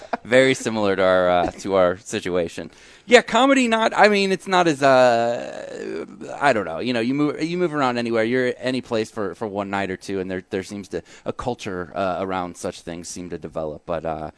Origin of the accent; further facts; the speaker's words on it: St. Louis, Missouri, United States; I talk a lot about St. Louis, growing up in the Midwest.